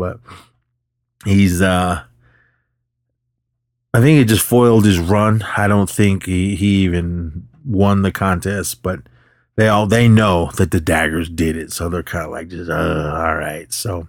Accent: Oakland, California, United States; when I sit there and think about growing up in Oakland or in the city, bombing down the streets of Oakland or the hills of Oakland

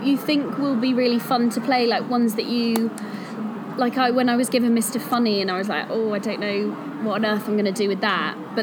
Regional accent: Cheltenham, South West England, United Kingdom; I'm from Cheltenham. I've been in London for the last few years, trained in London Studio Centre.

